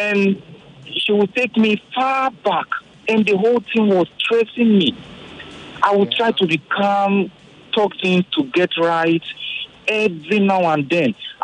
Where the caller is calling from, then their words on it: Lekki, Lagos, Nigeria; I'm calling from Lekki.